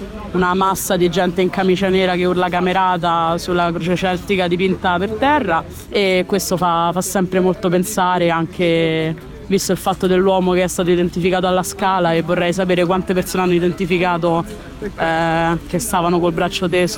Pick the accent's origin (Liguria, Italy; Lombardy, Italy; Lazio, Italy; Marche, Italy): Lazio, Italy; Rome; Io sono di Tor Pignattara, ma insomma cresciuta, gruppo di amici e tutto all'Appio Latino